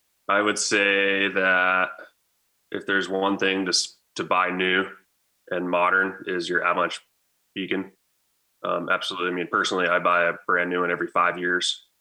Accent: New Hampshire, United States; now in Alaska, United States; Born and raised in New Hampshire. Been in Alaska for like 14 years now though

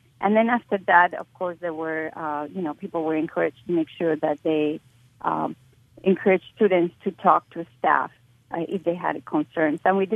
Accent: Mexico; I mean, I'm originally from Mexico

